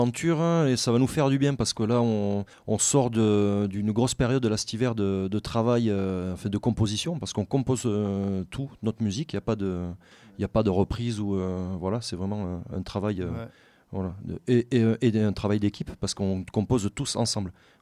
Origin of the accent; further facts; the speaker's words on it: Pau, Nouvelle-Aquitaine, France; Alors, de Pau, on va dire de Pau, mais on est tous assez dispatchés quand même.